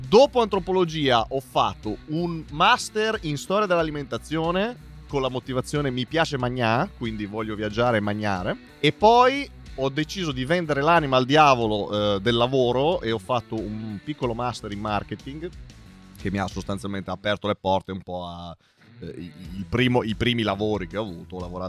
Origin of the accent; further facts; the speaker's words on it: Forlimpopoli, Emilia-Romagna, Italy; born there; also born or lived in Trentino / Milan / Bologna; Ho una famiglia del sud, ho vissuto, sono nato a Forlimpopoli, provincia di Forlì Cesena, quindi già centro Italia. E già i miei avevano qualcosa tipo 9-8 traslochi alle spalle. Poi sono finito in Trentino, passando anche da provincia di Milano. Vissuto in Trentino per 10 anni.